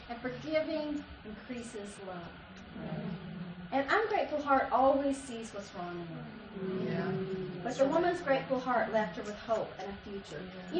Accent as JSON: {"language": "English", "region": "England", "country": "United Kingdom", "said": "I'm just not an expressive, you know, I'm English after all, and I don't express myself."}